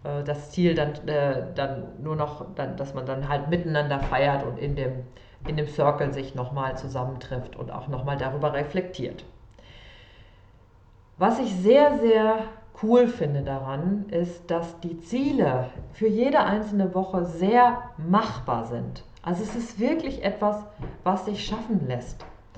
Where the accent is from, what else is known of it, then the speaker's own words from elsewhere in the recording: North Rhine-Westphalia, Germany; born there; geboren im Sauerland, Novemberkind, Skorpion